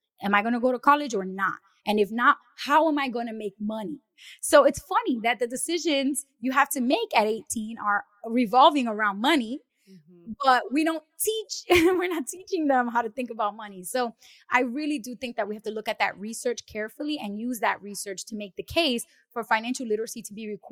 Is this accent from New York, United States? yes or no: yes; New York City, New York, United States; I grew up in New York City and Brooklyn. I still to this day don't have my driver's license because we take the subway everywhere.